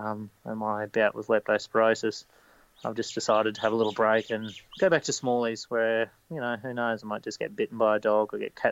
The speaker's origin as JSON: {"language": "English", "region": "Queensland", "country": "Australia", "tie": "born or raised there", "said": "currently I'm on the Sunshine Coast in beautiful Queensland, my state, my home state in Australia, as a small animal vet."}